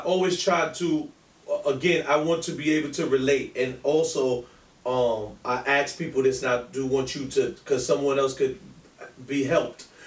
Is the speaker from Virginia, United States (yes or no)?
no; Fort Greene, New York, United States; Yes, I'm from the nice side of Fort Greene.